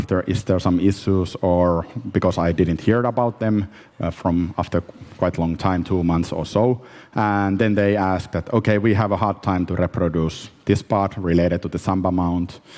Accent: Finland; English is a second language; I'm from Finland, so we are in the Finnish village.

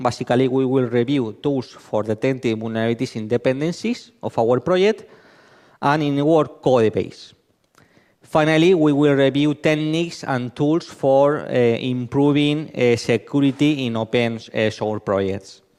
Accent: Spain; English is a second language; I'm from Spain.

